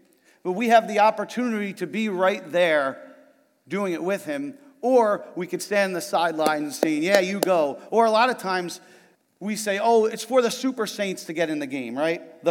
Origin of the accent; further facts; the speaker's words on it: New Jersey, United States; I'm from New Jersey.